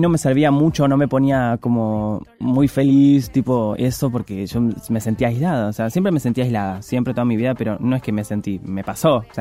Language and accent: Spanish; Fuerte Apache, Buenos Aires Province, Argentina; soy gay, soy afeminado porque amo, soy drag queen, cantante, soy del Fuerte Apache.